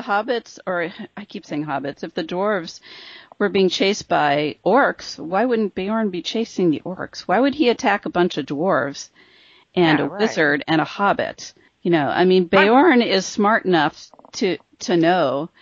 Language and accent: English; Midwest, United States; accent: Midwestern; So that's my Midwestern accent coming out.